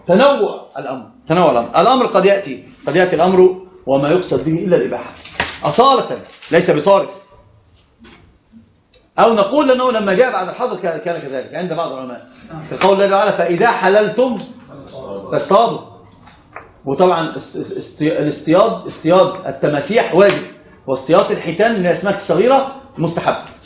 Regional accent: Egypt; عندنا في مصر الحمد لله زوجوه وخلف منها عنتر بنت عنتر

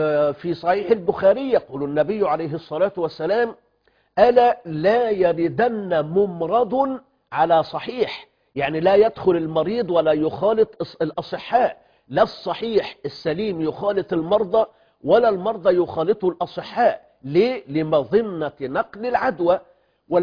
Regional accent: Egypt; إغلاق المساجد عندنا في مصر وفي غير بلادنا في بلاد المسلمين الأخرى

